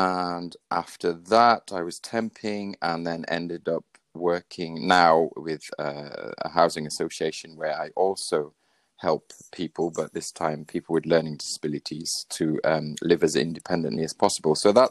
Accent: Wales, United Kingdom; born there; I was born in North Wales. I studied in Wales at the University of Wales.

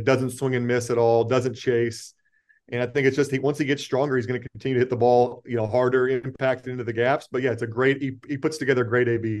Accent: Indiana, United States; Yeah, obviously a kid growing up in Indiana, Bob Knight was like a legendary figure.

